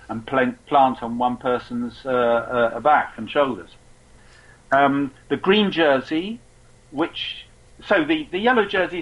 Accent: United Kingdom; I mean, it's not because I'm British.

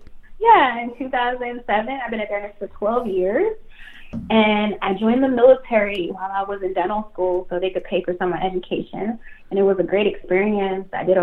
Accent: New York, United States; Well, I'm originally from New York.

